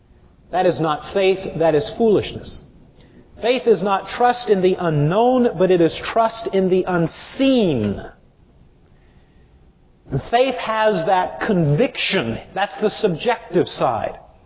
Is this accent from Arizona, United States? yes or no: yes; Arizona, United States; Now, I was raised in Arizona, so there was always sand all over everything.